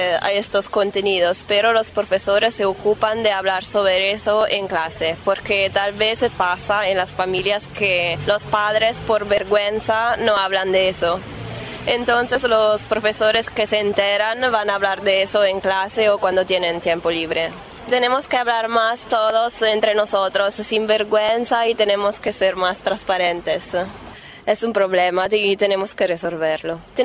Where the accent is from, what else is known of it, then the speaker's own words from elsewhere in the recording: Italy; Spanish is a second language; Yo soy italiana y tal vez pasa, por ejemplo, en el cole, pero aquí nunca he escuchado hablar sobre eso.